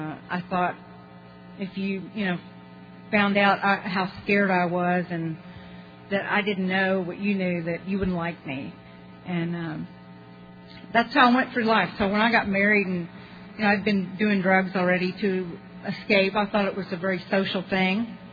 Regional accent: Dallas, Texas, United States; born there; I was born in Dallas, Texas in 1953. And that makes me 52.

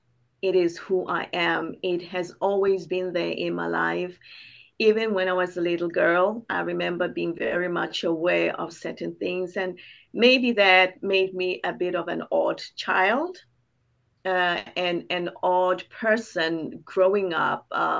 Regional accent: Botswana; a touch of amapiano because I'm from Botswana, and the South African music has always meant a whole lot to me, and I grew up with it.

